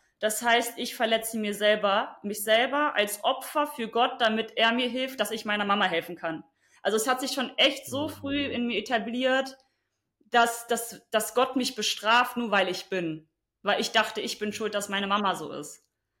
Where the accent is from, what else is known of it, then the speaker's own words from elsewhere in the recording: Germany; Also ich komme aus Deutschland, meine Eltern kommen aus Polen und aus dem Iran